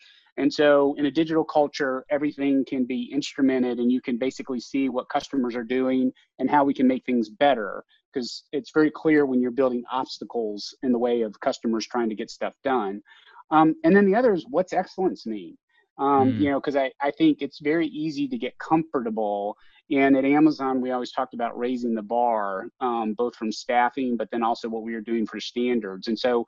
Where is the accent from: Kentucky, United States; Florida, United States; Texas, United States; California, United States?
Kentucky, United States; So I grew up in Kentucky, in a small podunk town